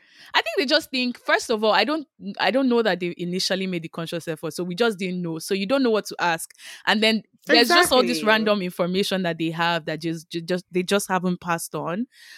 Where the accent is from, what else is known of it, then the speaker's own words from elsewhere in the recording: Imobi, Ogun, Nigeria; So I'm not from Ijebu Ode. I'm from Imobi, which is Ijebu East. I'm still Ijebu, and the festival is for Ijebu people